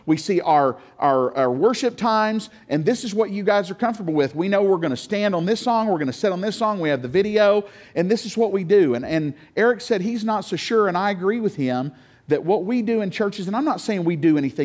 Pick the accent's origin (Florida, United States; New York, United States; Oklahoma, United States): Oklahoma, United States; Tecumseh; the Pentecostal church that I grew up in Tecumseh, Oklahoma.